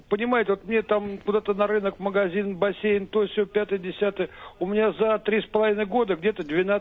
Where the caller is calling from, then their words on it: Moscow, Russia; Я водитель, в общем-то, по Москве и вообще по Советскому Союзу и по России со стажем.